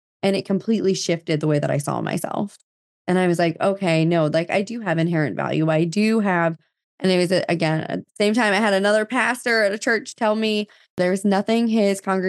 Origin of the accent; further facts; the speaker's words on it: New Jersey, United States; And so I always knew that I was supposed to live in the deep South in the United States, even though I grew up in New Jersey.